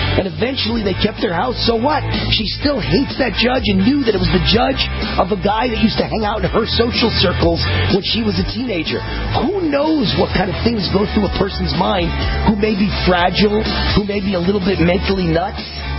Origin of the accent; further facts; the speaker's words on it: New York, United States; I come from Westchester County, New York, where she was